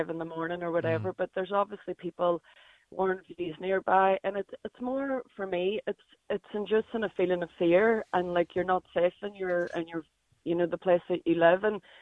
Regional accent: Muff, Ulster, Ireland; Well, like I'm from Muff most of my life and it's always to me been a very peaceful and fairly quiet place to live

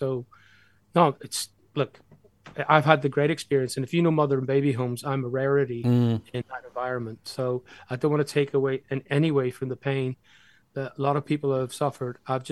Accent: Derry, Northern Ireland, United Kingdom; In Derry, they're putting a mural of me up on the gable end of the row of houses I grew up in Clarendon Street in the town centre.

